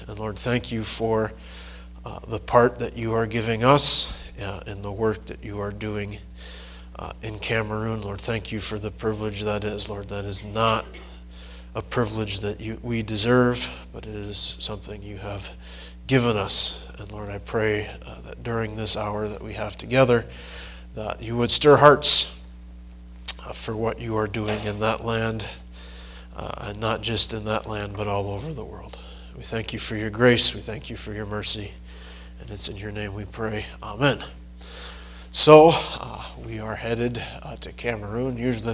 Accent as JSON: {"language": "English", "region": "Indiana", "country": "United States", "tie": "born or raised there", "said": "I grew up in Indiana, grew up in a Christian home."}